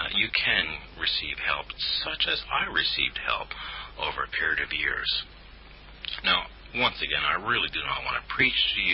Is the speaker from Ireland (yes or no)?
no; New Jersey, United States; I grew up in rural New Jersey, and growing up in New Jersey, we lived a relatively sheltered life in those days.